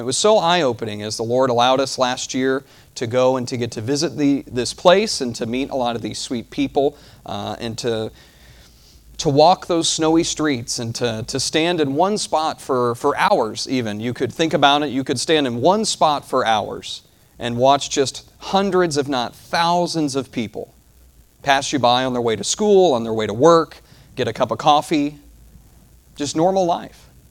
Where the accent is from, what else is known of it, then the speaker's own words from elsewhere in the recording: Kansas City, Missouri, United States; And I'm from Kansas City area, thus the Royals fan.